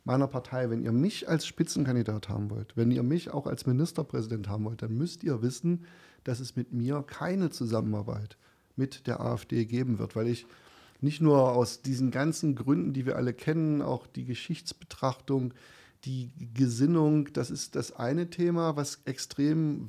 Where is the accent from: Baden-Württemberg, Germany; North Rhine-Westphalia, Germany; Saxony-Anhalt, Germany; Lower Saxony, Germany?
Saxony-Anhalt, Germany; für meine Heimat, für unsere Heimat Sachsen-Anhalt.